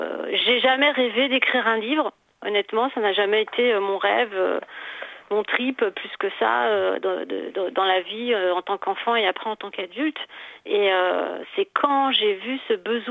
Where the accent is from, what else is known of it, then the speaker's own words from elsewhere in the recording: Portugal; enfin moi en tant que Portugaise, je me disais